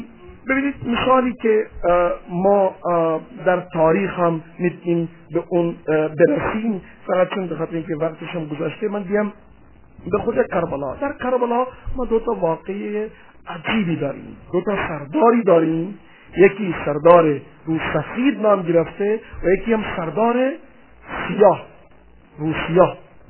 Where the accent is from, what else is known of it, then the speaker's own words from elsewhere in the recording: India; born there; Persian is a second language; حالا اجداد ما شاید ایرانی بودن، من شاید که حتما ایرانی هستم، ولی خب خلاصه خودم هندی‌زاده اینا.